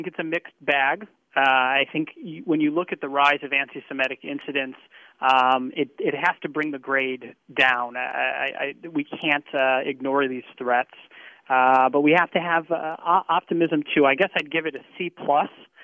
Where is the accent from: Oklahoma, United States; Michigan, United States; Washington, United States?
Michigan, United States; West Bloomfield; Speaking personally, I grew up here. I'm from West Bloomfield. I went to day school here.